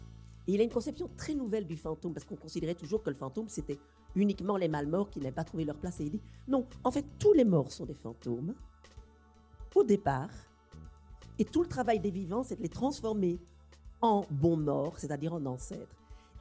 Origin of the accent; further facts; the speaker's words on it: Belgium; comme je suis belge